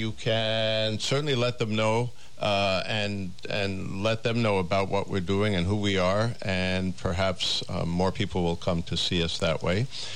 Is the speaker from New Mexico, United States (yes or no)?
no; New York, United States; I certainly know what it costs. I'm originally from New York.